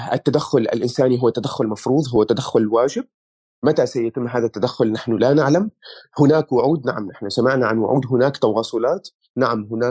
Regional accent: Syria; لسنا نحن كسوريين هم أول من يصيبهم زلزال على هذا الكوكب

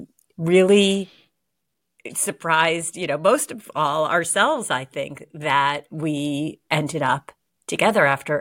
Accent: Boston, Massachusetts, United States; I was raised just outside of Boston. I was raised in a Jewish family.

